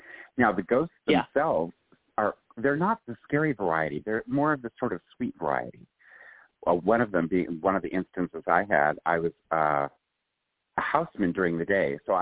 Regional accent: Colorado, United States; Because he writes about Colorado a lot, my home state.

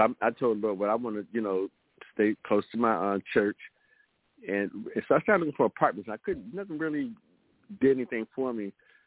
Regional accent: Detroit, Michigan, United States; now in Texas, United States; I'm from Detroit. That's where I got my, that's where I, you know, that's where I'm born and bred.

